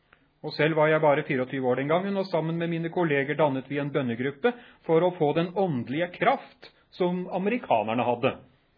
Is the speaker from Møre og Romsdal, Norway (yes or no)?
no; Horten, Vestfold, Norway; Jeg vokste opp rett utenfor Horten i den tiden